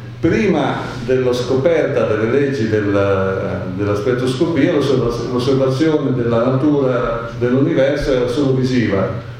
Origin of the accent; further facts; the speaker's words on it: Bologna, Emilia-Romagna, Italy; casualmente io vengo da Bologna